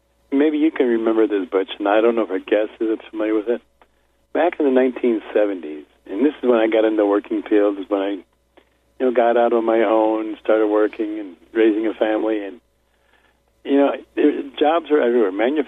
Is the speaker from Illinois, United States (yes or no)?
yes; Illinois, United States; I remember growing up in Illinois.